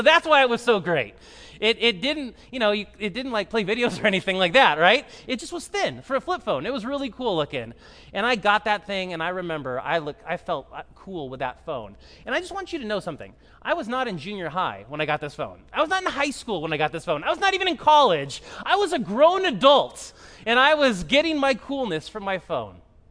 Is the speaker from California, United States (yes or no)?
yes; Los Angeles, California, United States; I grew up in Los Angeles. I'm a Dodgers fan.